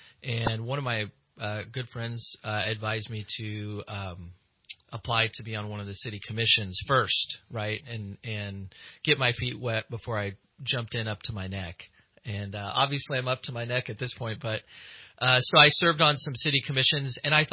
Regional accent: Nebraska, United States; You know, I'm originally from Nebraska

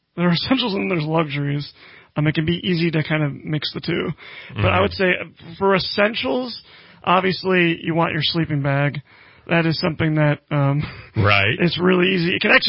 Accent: East Coast, United States; I did get poison ivy because I grew up in the East Coast.

